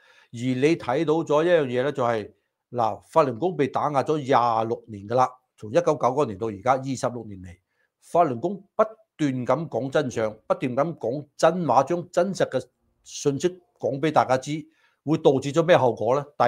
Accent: United States; 對我哋美國人嚟講

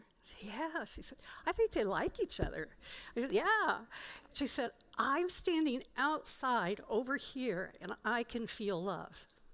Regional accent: Chicago, Illinois, United States; Another role that I have is that I'm a Chicagoan. I lived here for 50 years, and this city is amazing.

